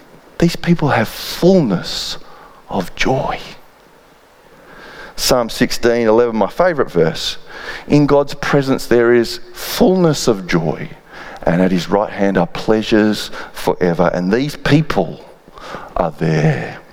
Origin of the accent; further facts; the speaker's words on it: Perth, Western Australia, Australia; I'm a Perth boy and I grew up here in Perth. I became a Christian in Perth